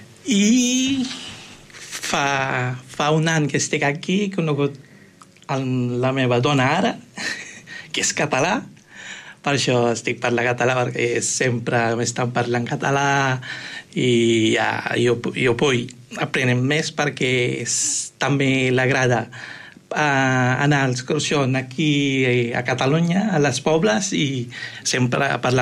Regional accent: Philippines; Catalan is a second language; now in Barcelona, Spain; jo soc de Filipines, de Filipí, i vinc aquí fa 14 anys.

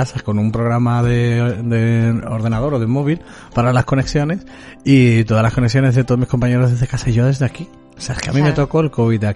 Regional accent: Spain; nosotros como españoles también tenemos que sentirlo

